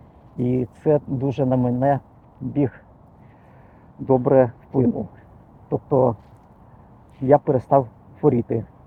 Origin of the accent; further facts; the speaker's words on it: Pripyat, Kyiv Oblast, Ukraine; Виріс я в Прип'яті і свій спортивний шлях починав теж там.